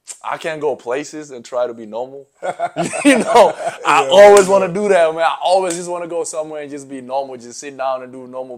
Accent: Nairobi, Kenya; also born or lived in South Sudan; I was born in South Sudan, but I didn't grow up there. Mm-hmm. I grew up in Kenya, Nairobi, Kenya.

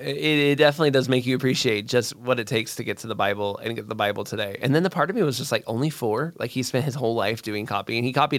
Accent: United States; born, I was raised in America and I, you know, I was raised in, you know, a very different tradition.

